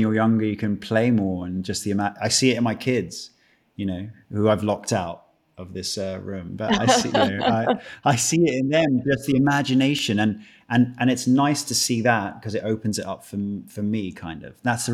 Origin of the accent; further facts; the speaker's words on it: United Kingdom; accent: British; or can I do the natural British accent? Because it is, most of the time, it's more freeing being in my natural accent.